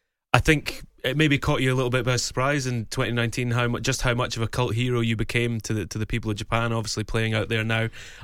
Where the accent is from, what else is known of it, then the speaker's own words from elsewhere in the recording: Scotland, United Kingdom; As a Scottish person, that makes me dead uneasy.